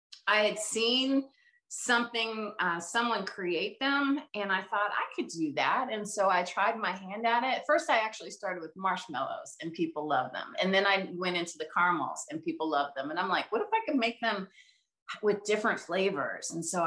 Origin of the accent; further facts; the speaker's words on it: Virginia, United States; now in Chicago, United States; I'm originally from Virginia. So I was there in Virginia doing all of that, and then was hired by the NCAA to coordinate national championships. Ultimately moved to Chicago.